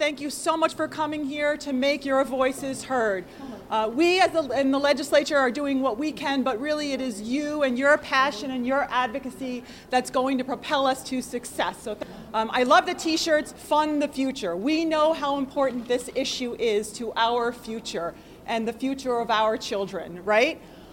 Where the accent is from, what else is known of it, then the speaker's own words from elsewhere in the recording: New York, United States; Even though I grew up on Long Island, where Assemblymember Solage hails from, I live in Western New York and represent Western New York.